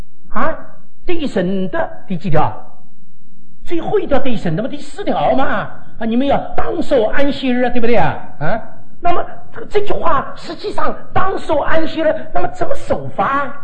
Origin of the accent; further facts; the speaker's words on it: Wenzhou, Zhejiang, China; 那你们觉得我们浙江温州人，那温州人讲话真的不晓得他讲什么